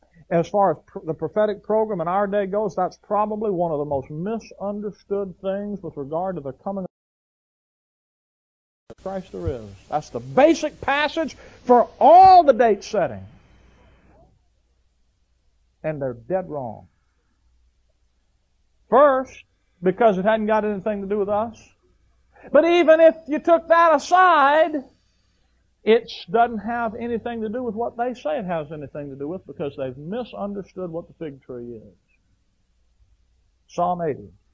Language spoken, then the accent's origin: English; Illinois, United States; I'm an American. I'm a an Illinoisan, whatever that is, an Illini.